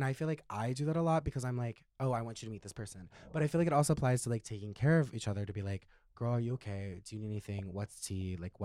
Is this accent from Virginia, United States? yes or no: no; California, United States; also born or lived in North Carolina; I grew up in California for the listeners at home.